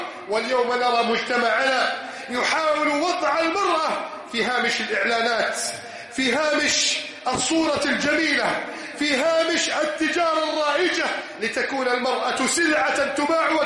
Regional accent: Egypt

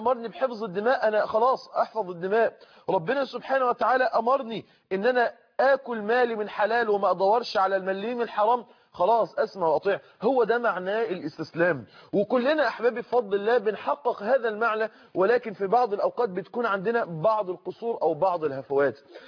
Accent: Egypt; عندنا في مصر

